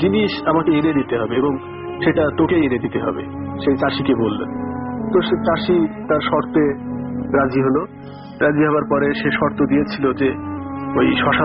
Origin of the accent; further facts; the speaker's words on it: Kotchandpur, Khulna Division, Bangladesh; সিরাইদাহের কোটচাঁদপুর থেকে … আমার গ্রামের নাম তালসার।